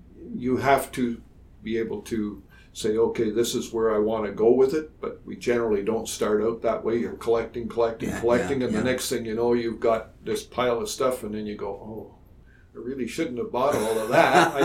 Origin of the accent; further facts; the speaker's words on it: North Bay, Ontario, Canada; growing up in North Bay and having been exposed to those railways, you know, when I was younger.